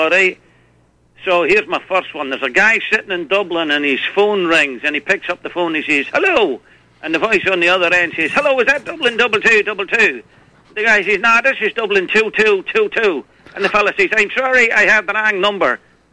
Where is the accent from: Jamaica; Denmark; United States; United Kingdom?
United Kingdom; Falkirk, Scotland; also born or lived in Lurgan, United Kingdom; Well, I'm from Falkirk in Scotland, but my mother is from Lurgan in County Armagh, and I actually spent some time living there.